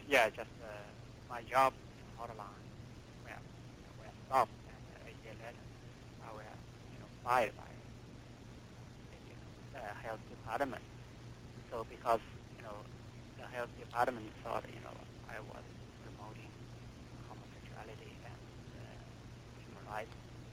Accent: China; English is a second language; I'm from China. Visiting scholar at the University of Southern California.

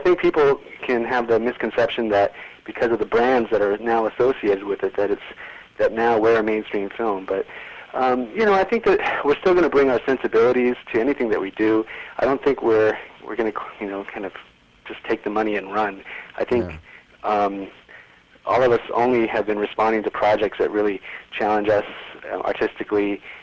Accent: Anaheim, California, United States; Yeah, I grew up in Anaheim.

